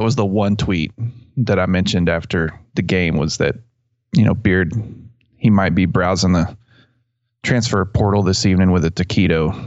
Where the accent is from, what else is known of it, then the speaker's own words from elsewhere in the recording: Abilene, Texas, United States; I grew up around Abilene.